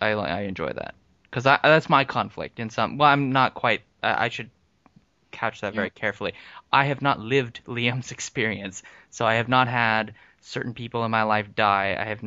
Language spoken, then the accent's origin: English; United States; now in Florida, United States; Well, not according to some people. I'm an American.